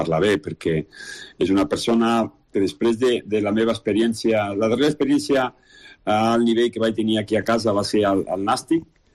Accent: Lleida, Catalonia, Spain; also born or lived in Mequinensa / Fraga; Jo vaig néixer a Lleida, i això ho deu el meu DNI i ho tinc que manifestar sempre, no? El que passa és que els meus pares, durant un temps, quan vaig néixer, van viure a Mequinensa, van viure després a Fraga, i després me vaig educar a Lleida

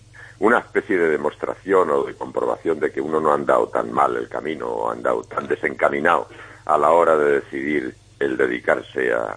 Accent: Chinchón, Community of Madrid, Spain; Yo soy de Chinchón. Y en este territorio me es perfectamente familiar, en lo bueno y en lo malo.

